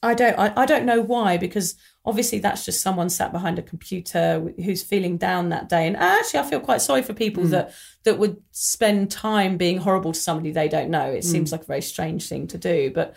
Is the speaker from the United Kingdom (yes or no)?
yes; England, United Kingdom; when we were growing up in England in the mid-90s